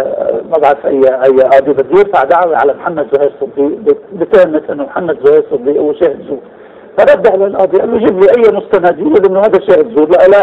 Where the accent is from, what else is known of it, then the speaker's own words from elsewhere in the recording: Lebanon; انه سوريا ظلت تتعنى لنا كلبنانيين انه هاي المحكمه هي اداه لتغيير النظام